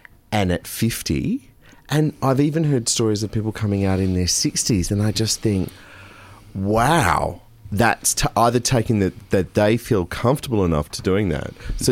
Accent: Karrinyup, Western Australia, Australia; Now, speaking of growing up in Karrinup, we've had a message from another resident of Karrinup, Perth, WA.

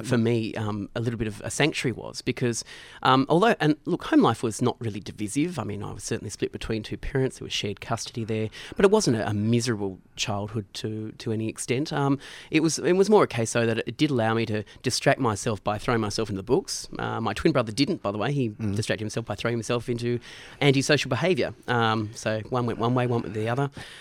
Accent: East Fremantle, Western Australia, Australia; born there; I was born in East Fremantle

